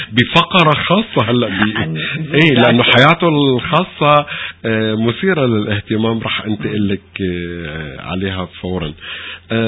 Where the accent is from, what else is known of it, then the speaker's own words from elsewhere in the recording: Syria; نحن سوريين ما كنا نفهم غير اللهجة المصرية